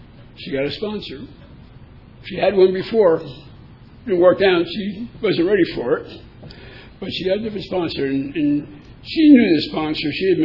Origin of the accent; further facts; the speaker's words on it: New Jersey, United States; Now, like I said, I'm from New Jersey. You can't intimidate me too easily.